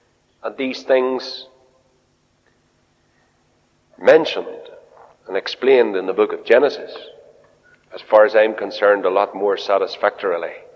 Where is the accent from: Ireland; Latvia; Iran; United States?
Ireland; so very cheekily but carefully, because I was Irish, I went up to him